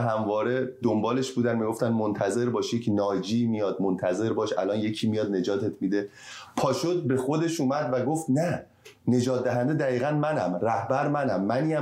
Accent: Iran; همه ما ایرانی ها به عنوان یک ایرانی داریم افتخار میکنیم به خودمون.

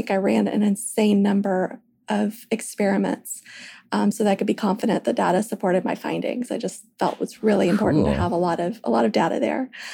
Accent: Nashville, Tennessee, United States; also born or lived in Scotland; I'm from Nashville, born and bred. But I ended up moving to Scotland to attend university, and I studied food bioscience over there.

